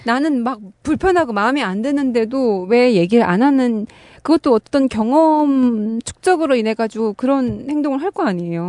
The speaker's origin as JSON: {"language": "Korean", "region": "Hamgyong", "country": "North Korea", "said": "저도 함경도 사람이잖아요."}